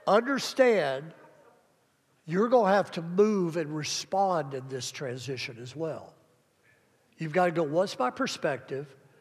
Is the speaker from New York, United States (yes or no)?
no; Mississippi, United States; also born or lived in Alabama / Florida; now in Kalamazoo, United States; I was born in Alabama, raised in Mississippi, schooled in Florida, and then in 1988, God brought me to Kalamazoo, Michigan.